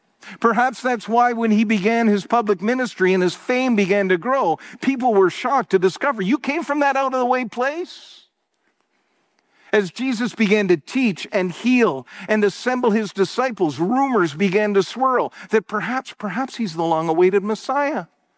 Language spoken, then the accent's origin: English; Kitchener, Ontario, Canada; also born or lived in Guelph; I was born in Guelph, but I spent most of my years being raised in Kitchener. So when people ask me, what's your hometown? I say Kitchener.